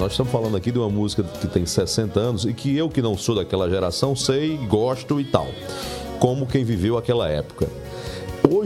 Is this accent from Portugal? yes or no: no; Marizópolis, Paraíba, Brazil; lá na minha adolescência, na República de Marisópolis, 450 quilômetros de João Pessoa